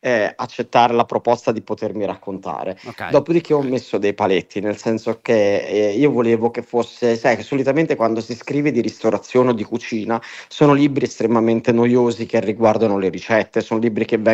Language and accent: Italian; San Benedetto del Tronto, Marche, Italy; noi vivevamo al mare, sono originario di San Benedetto del Tronto, quindi una località turistica fatta di alberghi, di ospitalità e di turismo